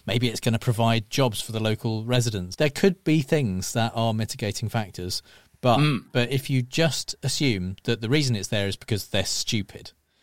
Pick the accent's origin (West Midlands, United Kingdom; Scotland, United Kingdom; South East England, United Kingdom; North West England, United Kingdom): South East England, United Kingdom; Guildford; Actually, in my hometown, in Guildford.